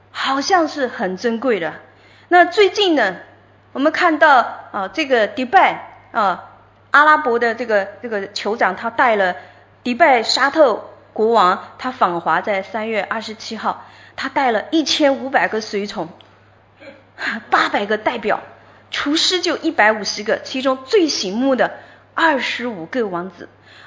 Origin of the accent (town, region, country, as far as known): China